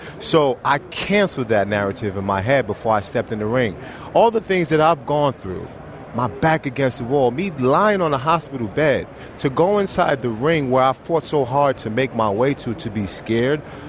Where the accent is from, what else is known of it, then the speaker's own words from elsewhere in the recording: Brooklyn, New York, United States; April 28th at the Barclays Center. I'll be headlining my hometown on HBO, my new home.